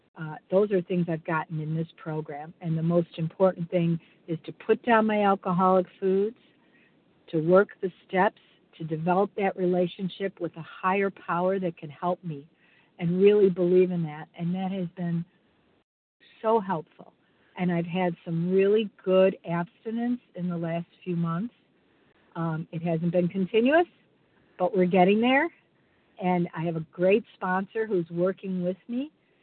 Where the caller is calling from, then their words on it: Chicago, Illinois, United States; I'm calling from Chicago.